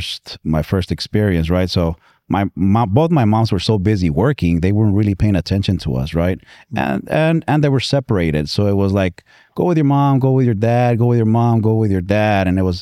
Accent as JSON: {"language": "English", "town": "Huntington Beach", "region": "California", "country": "United States", "tie": "born or raised there", "also_born_or_lived": "Michoacan, Mexico / Santa Ana", "said": "I grew up in Huntington Beach."}